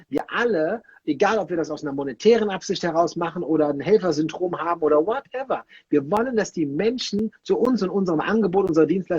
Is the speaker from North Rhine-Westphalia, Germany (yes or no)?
yes; North Rhine-Westphalia, Germany; Und bei uns im Rheinland sagt man